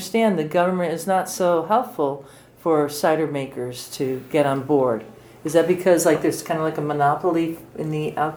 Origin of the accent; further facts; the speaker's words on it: United States; but being an American, of course, there's a lot that goes back and forth between Russia and America